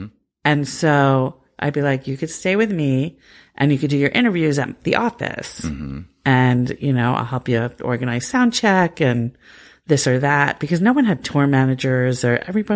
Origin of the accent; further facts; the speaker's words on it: New York, United States; I grew up just outside New York City in the suburbs